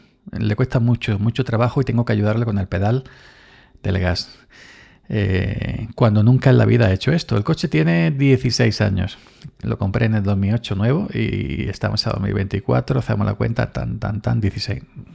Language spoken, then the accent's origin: Spanish; Andalusia, Spain; de más para allá de Córdoba hasta mi pueblo, aquí en el sur de Córdoba